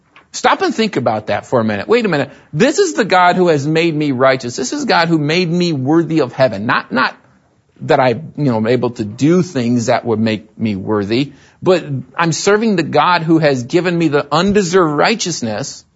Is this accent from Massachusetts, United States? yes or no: no; Michigan, United States; also born or lived in West Virginia; I grew up in Michigan, like heaven on earth. Okay, I lived in West Virginia for a while.